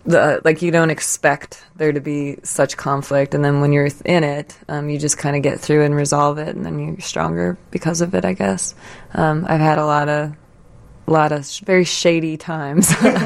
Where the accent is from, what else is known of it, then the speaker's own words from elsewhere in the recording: Park Ridge, Illinois, United States; Yeah, I grew up, you know, Park Ridge, Irish Catholic family, big Irish Catholic, Chicago, super Chicago family.